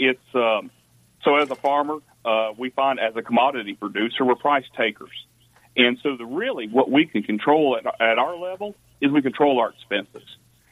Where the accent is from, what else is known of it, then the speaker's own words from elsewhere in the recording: United States; growing up in rural America, you own firearms